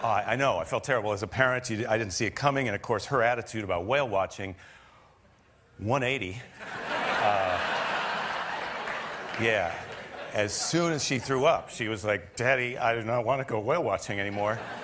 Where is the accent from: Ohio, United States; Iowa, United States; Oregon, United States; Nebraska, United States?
Iowa, United States; because I'm from the Midwest, I'm from Iowa, where whale watching was not on the menu.